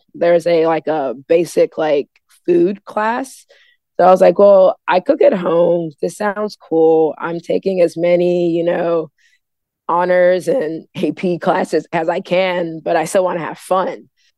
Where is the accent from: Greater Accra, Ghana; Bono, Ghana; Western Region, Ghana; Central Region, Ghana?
Greater Accra, Ghana; Accra; born there; Yeah. So I was born in Accra.